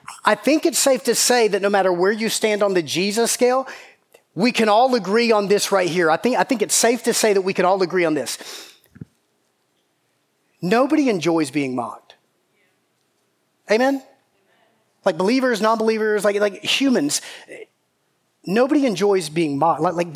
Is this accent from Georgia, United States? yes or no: yes; Georgia, United States; I still remember being in seventh grade, growing up in Middle Georgia, and school had already started.